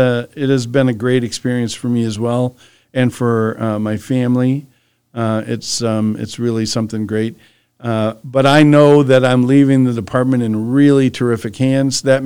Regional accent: Racine, Wisconsin, United States; I'm a born and raised cheesehead, right? I'm from Wisconsin, born in Wisconsin, went to school in Wisconsin, worked in Wisconsin. I watched the 1967 Ice Bowl with my dad as a 10-year-old in our rec room in Racine.

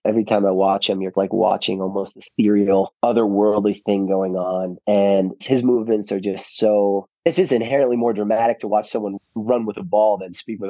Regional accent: Connecticut, United States; we had as normal a childhood as we could have hoped to imagine growing up in Southern Connecticut, outside of the having a connection with New York, but not being in Manhattan, and likewise not being in Los Angeles.

